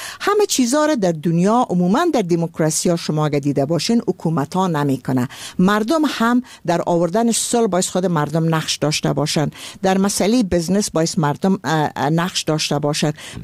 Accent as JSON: {"language": "Persian", "country": "Afghanistan", "said": "من از افغانستان قدیم هستم و من از افغانستان هستم که بسیار افغانستان رومانتیک بود"}